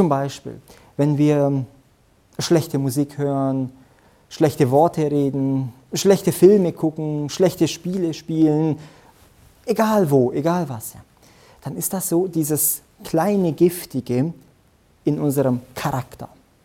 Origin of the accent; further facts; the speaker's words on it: Transylvania, Romania; da wo ich aufgewachsen bin, in dem Dorf in Siebenbürgen, da bin ich sehr oft im Wald unterwegs gewesen